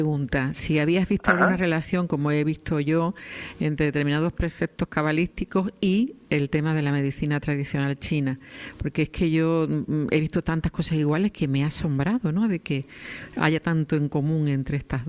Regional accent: Málaga, Andalusia, Spain; Sí, yo soy malagueña.

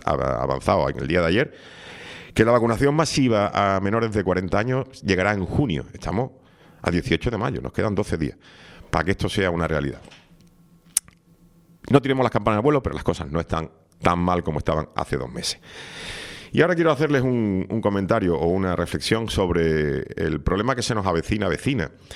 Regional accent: Spain; la reflexión que tenemos que hacer nosotros, o que yo me gustaría hacer como españoles

